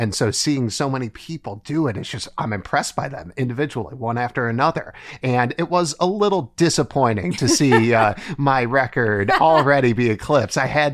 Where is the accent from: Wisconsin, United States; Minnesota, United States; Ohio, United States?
Ohio, United States; now in New Haven, United States; I've been proud to represent my home state and then also my adopted state.